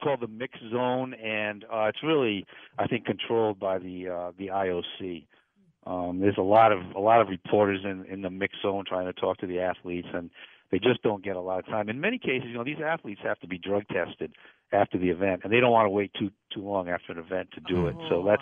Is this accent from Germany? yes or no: no; Providence, Rhode Island, United States; I'm from Providence, Rhode Island.